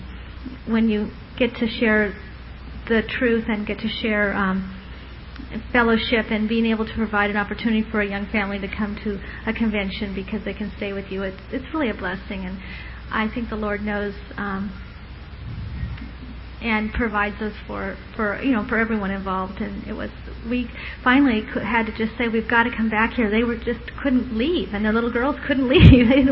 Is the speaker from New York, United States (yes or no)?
no; Sacramento, California, United States; from Sacramento